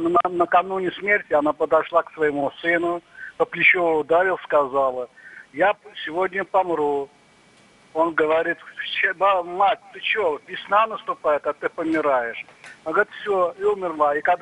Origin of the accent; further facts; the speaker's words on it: Moscow Oblast, Russia; Здравствуйте, я из Подмосковья